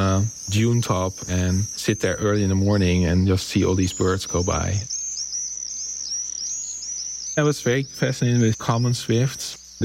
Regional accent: Haarlem, North Holland, Netherlands; English is a second language; I grew up in the Netherlands, close to the sea, in the city of Haarlem.

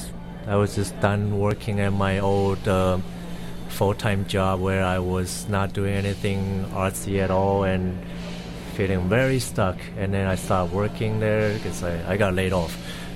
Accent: Taiwan; I got the idea from where I grew up to back in Taiwan, in the little town. It's kind of a hillbilly kind of town, I would say, like just on the outskirts of Taipei.

